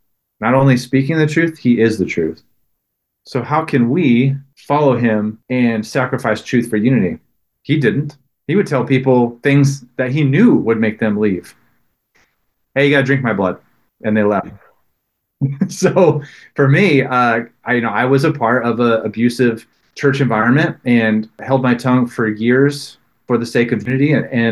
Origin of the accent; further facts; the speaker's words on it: Stockton, California, United States; that came from a visit I had to my hometown of Stockton, California.